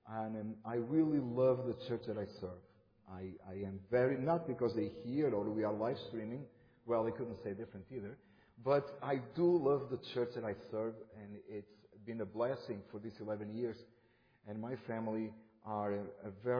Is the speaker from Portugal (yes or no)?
yes; Portugal; also born or lived in Germany; I born in Portugal. No, I did not. Let me correct that. I raised as a Portuguese. I was raised in Portugal, but I actually born in Germany. But I am serving the Lord in this country for 11 years.